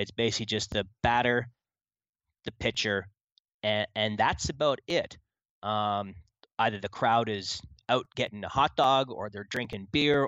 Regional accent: Brampton, Ontario, Canada; So I grew up in Brampton, and I grew up a 10-minute bike ride from the station.

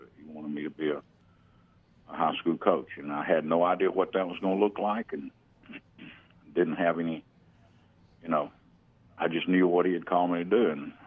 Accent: Thomasville, Alabama, United States; Well, I grew up in Thomasville, Alabama, and it was a great place to live

